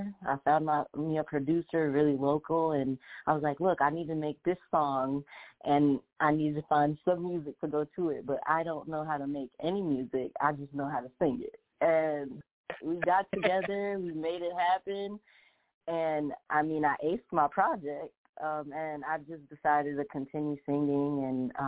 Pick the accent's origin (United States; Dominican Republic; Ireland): Dominican Republic; first language Spanish; English is a second language; I'm Dominican. My family is from Dominican Republic. I am strong in that culture. It was my first language. Spanish was my first language.